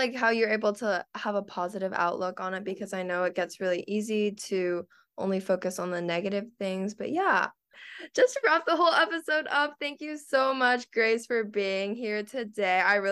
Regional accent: San Diego, California, United States; the difference between, like, the Bay Area and, like, a SoCal area, because I'm from San Diego.

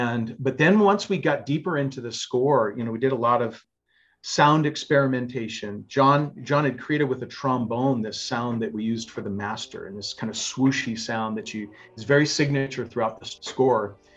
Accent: United States; I was, being an American, we had Star Trek and the Brits had Doctor Who.

